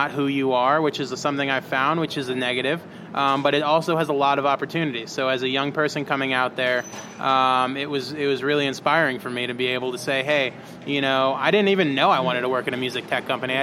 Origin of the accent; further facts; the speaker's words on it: Chicago, Illinois, United States; also born or lived in New York; I was born in New York, little bit raised on the East Coast for 8 years, and then was really raised in Chicago.